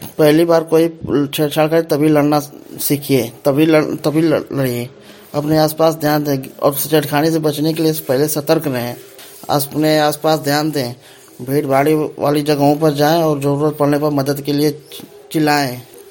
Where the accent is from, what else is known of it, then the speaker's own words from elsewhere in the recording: Uttar Pradesh, India; मैं गाजीपुर जनपद का रहने वाला हूँ। मेरी उम्र 22 साल है।